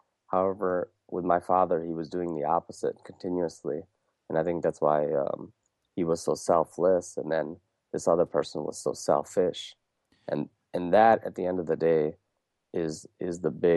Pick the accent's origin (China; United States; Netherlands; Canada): United States; Wisconsin; also born or lived in India; growing up in Wisconsin, being born in India